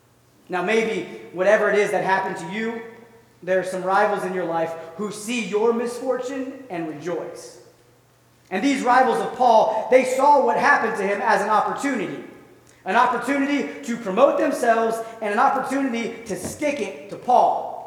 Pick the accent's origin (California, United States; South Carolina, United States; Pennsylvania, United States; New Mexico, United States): Pennsylvania, United States; Pittsburgh; Now, we're from Pittsburgh, so we know what rivalry is all about.